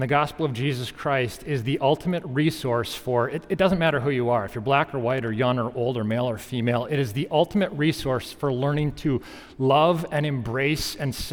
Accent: Saginaw, Michigan, United States; And so, look, by the way, I'm from Saginaw, Michigan, which the local inhabitants refer to it as Sagnasty, Michigan.

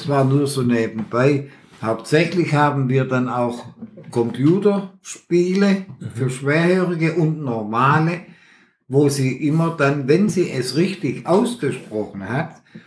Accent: Baden-Württemberg, Germany; accent: Swabian; Ich als Schwabe, mein Schwäbisch, aber Deutsch.

